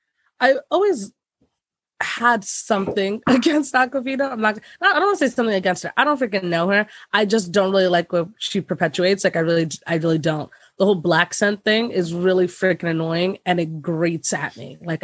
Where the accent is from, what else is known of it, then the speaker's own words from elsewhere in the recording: Queens, New York, United States; I'm from Queens.